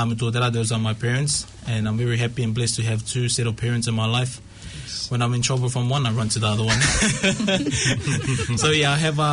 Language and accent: English; Tauhunu, Cook Islands; first language Cook Islands Maori; henua mai ko Manigi roto mai te tapere Pauiti, the village Tauhunu. So tō ko tupuanga, I speak in my mother tongue.